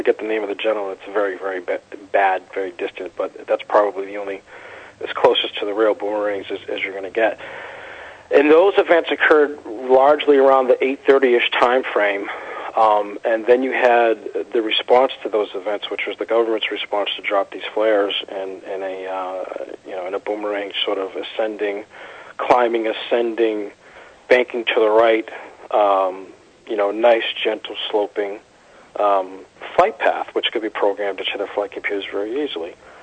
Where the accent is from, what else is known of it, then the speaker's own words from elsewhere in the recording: Massachusetts, United States; when Bill Clinton was at a beach party in Massachusetts, my hometown